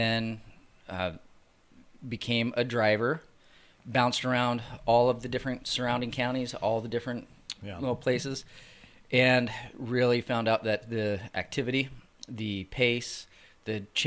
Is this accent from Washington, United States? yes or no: yes; Spokane, Washington, United States; So I grew up in Spokane.